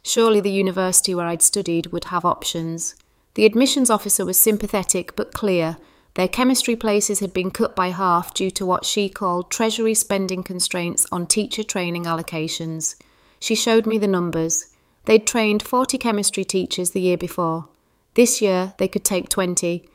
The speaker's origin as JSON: {"language": "English", "town": "Cottingham", "region": "Yorkshire and the Humber", "country": "United Kingdom", "tie": "born or raised there", "said": "I grew up in Cottingham, watching my mum head off to work each morning as a teaching assistant at the local primary."}